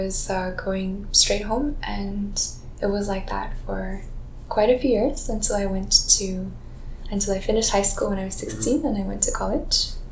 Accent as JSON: {"language": "English", "town": "Washington", "region": "District of Columbia", "country": "United States", "tie": "born or raised there", "said": "where I grew up in Southeast DC, like, you can't really walk around there because..."}